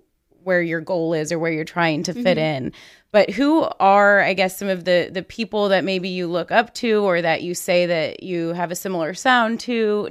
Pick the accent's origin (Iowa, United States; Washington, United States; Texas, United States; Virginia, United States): Texas, United States; And just growing up in Texas, I just love the sound.